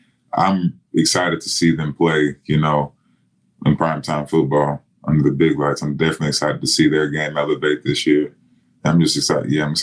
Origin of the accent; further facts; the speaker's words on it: Texas, United States; that comes from my D-line coach, man. We're both from Texas